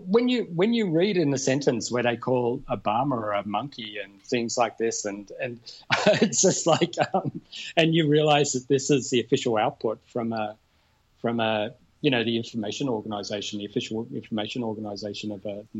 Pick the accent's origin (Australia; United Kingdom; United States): Australia; being an Australian, we kind of are a bridge between the British and the Americans